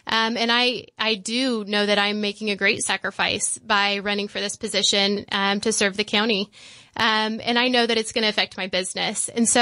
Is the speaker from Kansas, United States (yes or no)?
yes; Goddard, Kansas, United States; And I'm from Goddard, so I would love to see the growth for affordable housing out there.